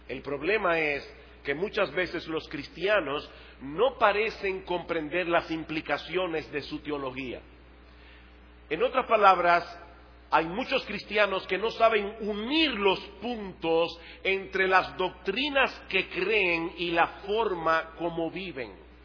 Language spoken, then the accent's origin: Spanish; Dominican Republic; antes que dominicanos, nosotros somos cristianos.